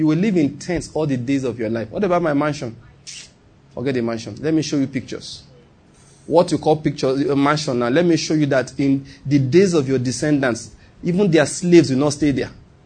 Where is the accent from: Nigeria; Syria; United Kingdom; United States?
Nigeria; But I'm not an American. I'm a Nigerian. And my ability to prophesy is tied to where I am right now.